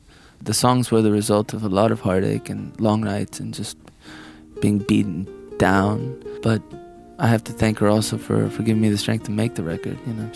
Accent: Florida, United States; Yeah, you know, I grew up in Florida, I think, on a diet that most kids growing up in the States sort of consume

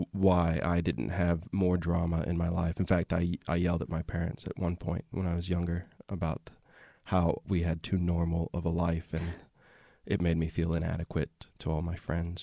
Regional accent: Plano, Texas, United States; moved away as an adult; Yeah, I grew up in Plano. Was here until I was 18, and then fled.

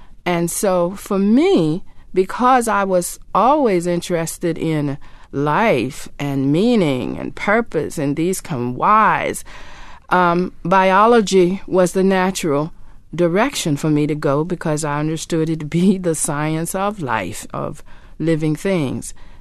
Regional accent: the South, United States; now in New York, United States; I grew up in the South where my point is

